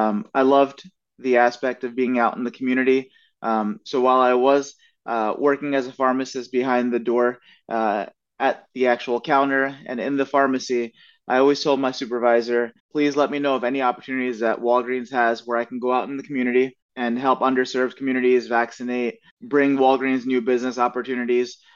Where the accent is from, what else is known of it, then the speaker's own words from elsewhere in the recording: Lansdale, Pennsylvania, United States; So a boy that was born and raised in Lansdale, it's like a farm town, now transitioning in 2 weeks, I would have to move to Manhattan for this role.